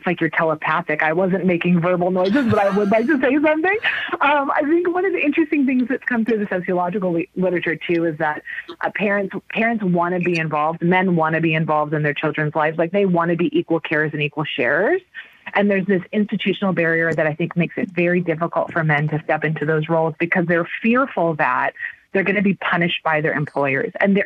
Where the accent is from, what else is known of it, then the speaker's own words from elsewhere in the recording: United States; I am an American, so I'm going to just say my home country's not doing the best job